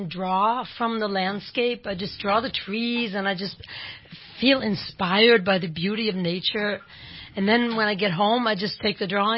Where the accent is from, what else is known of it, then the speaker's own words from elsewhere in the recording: Chicago, Illinois, United States; born there; also born or lived in Austria / Germany / Portugal; I was born in Chicago.